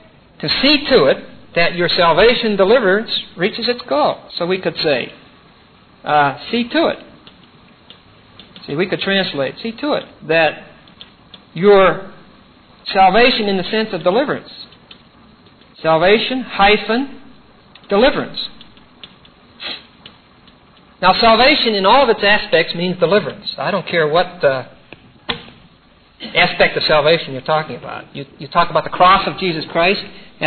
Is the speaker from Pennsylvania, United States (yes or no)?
yes; East Pittsburgh, Pennsylvania, United States; If that would have been in my hometown of East Pittsburgh